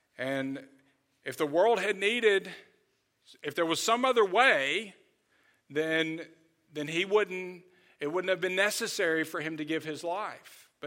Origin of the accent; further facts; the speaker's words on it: Birmingham, Alabama, United States; I grew up in Birmingham